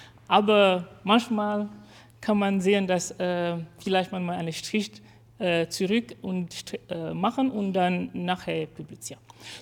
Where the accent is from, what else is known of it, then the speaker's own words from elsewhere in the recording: Cameroon; German is a second language; now in Konstanz, Germany; Wer kennt, wo Kamerun liegt? Ich komme aus Kamerun